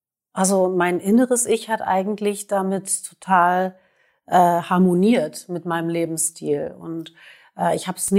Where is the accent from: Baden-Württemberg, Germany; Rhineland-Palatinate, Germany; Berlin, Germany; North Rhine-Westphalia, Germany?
Berlin, Germany; Ich bin ja in Berlin geboren und aufgewachsen